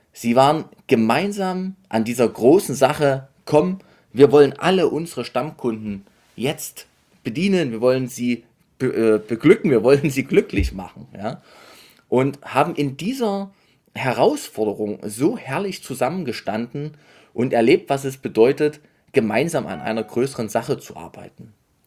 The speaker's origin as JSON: {"language": "German", "region": "Saxony", "country": "Germany", "said": "ich komme aus der Nähe von Dresden"}